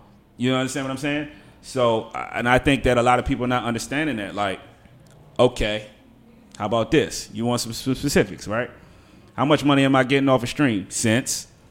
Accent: Washington, District of Columbia, United States; If somebody from the street was asking me where I was from, I'm going to say I'm from 17th Street.

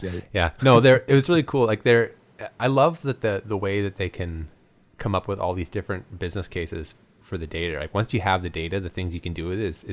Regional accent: Alberta, Canada; I'm sure people from Lethbridge will be mad if I say that, but I am a fellow Southern Albertan, and I can say it.

